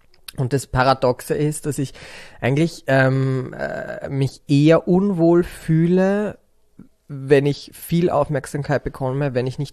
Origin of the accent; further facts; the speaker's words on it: Bad Mitterndorf, Styria, Austria; ich komme aus Bad Mitterndorf. Das ist echt, wenn man jetzt Sound of Music als Referenz nehmen möchte, wirklich ums Eck. Also it is Sound of Music. Ja, weil Salzburg ist da echt gerade an der Grenze. Und so bin ich aufgewachsen